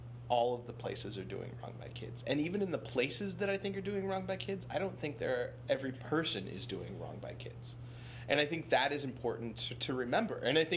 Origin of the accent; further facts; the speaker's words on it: Illinois, United States; I mean, I grew up in Illinois, I taught in Florida, I taught in Philadelphia.